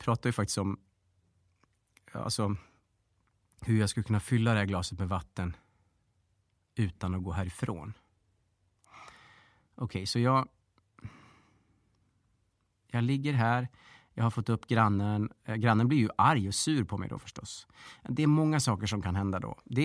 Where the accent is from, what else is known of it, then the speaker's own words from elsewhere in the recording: Australia; now in Sweden; Jag kommer inte från Sverige från början utan jag kommer från Australien.